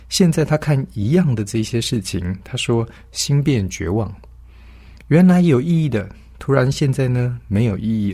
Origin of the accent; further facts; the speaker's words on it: China; 我们中国人讲富不过三代，也是同样的道理。